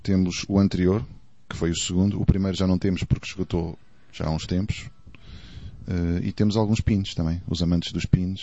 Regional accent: Portugal; como somos portugueses, eles têm aquela sensação de podem nunca mais nos ver

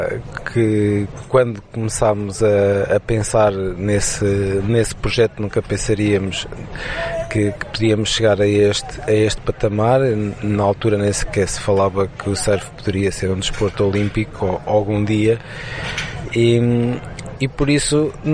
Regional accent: Ílhavo, Aveiro, Portugal; que sou de Ilhavo e sou de uma terra de marinheiros

